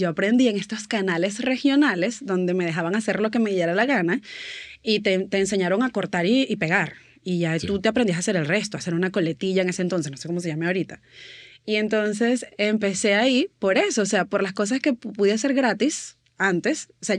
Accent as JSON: {"language": "Spanish", "town": "Maracay", "region": "Aragua", "country": "Venezuela", "said": "yo vengo de Maracay, y así había otros más de la Católica, y yo era la única de Maracay."}